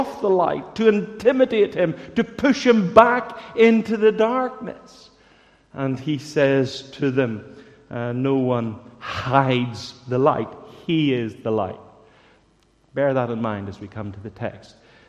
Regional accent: Bangor, Northern Ireland, United Kingdom; At least it wasn't unfamiliar to me growing up in Bangor

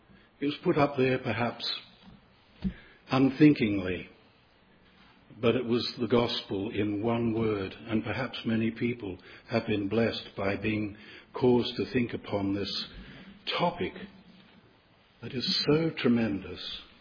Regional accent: Australia; As an Australian, I recall that in Sydney years ago

